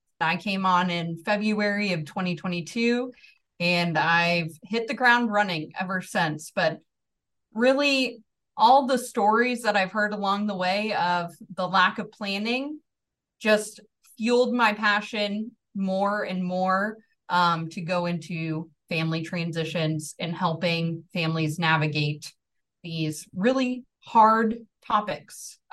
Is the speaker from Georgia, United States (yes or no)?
yes; Georgia, United States; accent: Midwestern; I grew up in North Georgia, so Northeast Georgia. You can hear that I do not have a Southern accent.